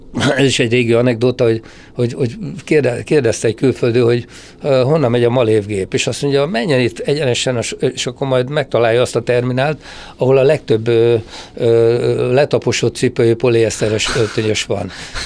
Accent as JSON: {"language": "Hungarian", "country": "Hungary", "tie": "born or raised there"}